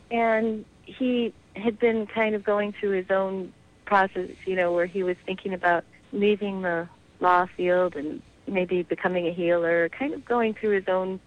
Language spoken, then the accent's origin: English; Buffalo, New York, United States; It's my hometown, and it's having a big resurgence right now, and I love being a part of influencing the community there. I love bringing things from the West Coast back to my hometown